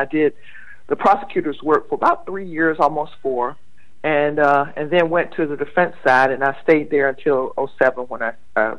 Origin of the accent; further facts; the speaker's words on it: Windsor, North Carolina, United States; Oh, yes. I was born and raised in Windsor, North Carolina. Spent most of my formative years in the northeastern part of the state.